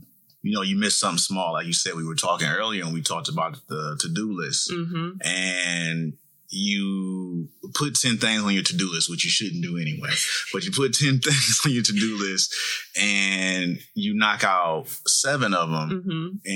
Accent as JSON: {"language": "English", "town": "Detroit", "region": "Michigan", "country": "United States", "said": "Well, I'm from Detroit."}